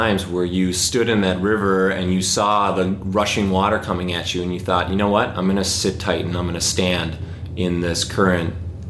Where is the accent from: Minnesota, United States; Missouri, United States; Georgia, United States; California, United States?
Minnesota, United States; St. Paul; Jesse was born and raised in my hometown of St. Paul, Minnesota, and despite going to the same high school